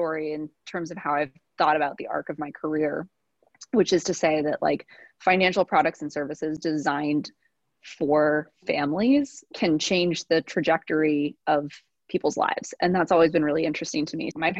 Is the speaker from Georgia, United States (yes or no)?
no; Reno, Nevada, United States; So actually being born and raised in Reno, Nevada is probably a part of that. I'm first gen college.